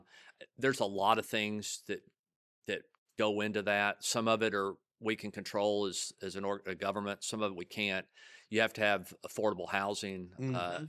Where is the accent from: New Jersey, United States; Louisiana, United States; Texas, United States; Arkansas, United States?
Arkansas, United States; Little Rock; You know, I grew up in Little Rock